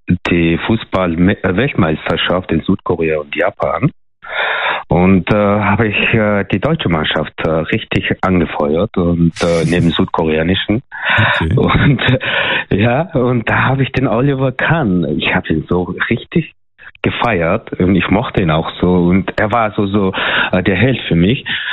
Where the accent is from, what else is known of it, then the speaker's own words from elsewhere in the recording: Mongolia; German is a second language; now in Germany; ich komme ursprünglich aus der Mongolei